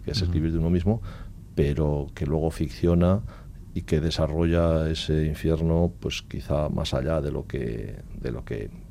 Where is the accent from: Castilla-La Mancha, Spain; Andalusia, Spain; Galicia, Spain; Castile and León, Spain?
Castile and León, Spain; por mi tierra. Uh-huh. La provincia de León, como seguro que los oyentes saben o más o menos conocen, es grande